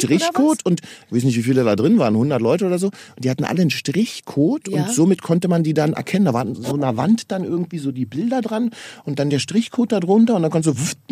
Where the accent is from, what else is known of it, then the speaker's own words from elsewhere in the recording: Berlin, Germany; weil ich Berliner bin